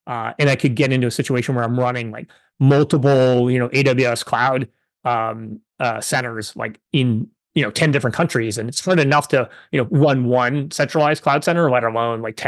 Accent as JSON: {"language": "English", "country": "Canada", "tie": "born or raised there", "said": "they had three kids growing up in Canada and the amount of gear that you need to put on a child to get them out in the winter."}